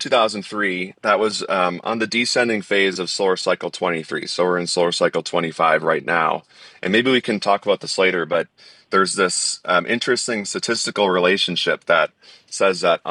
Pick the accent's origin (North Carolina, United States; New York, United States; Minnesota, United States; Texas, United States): Minnesota, United States; I was in Minnesota. I grew up in the Twin Cities